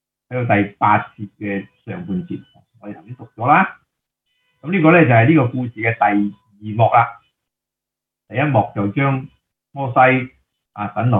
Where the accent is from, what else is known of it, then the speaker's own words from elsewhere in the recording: China; 我哋中国人都好有智慧，我哋系有爱嘅。